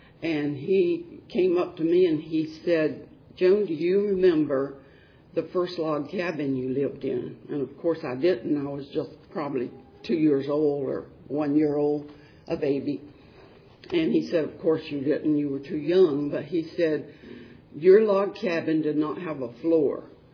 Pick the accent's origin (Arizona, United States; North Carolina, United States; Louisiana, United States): North Carolina, United States; Candler; born there; I was born in Asheville, or Candler, near Asheville, North Carolina.